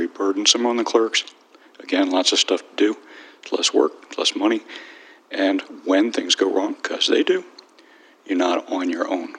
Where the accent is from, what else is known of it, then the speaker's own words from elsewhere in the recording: Ann Arbor, Michigan, United States; I'm from Ann Arbor.